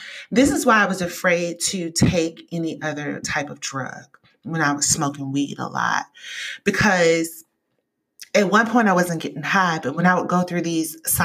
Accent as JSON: {"language": "English", "region": "the South", "country": "United States", "tie": "born or raised there", "said": "Any experience or knowledge that I had with bipolar came from growing up in the South"}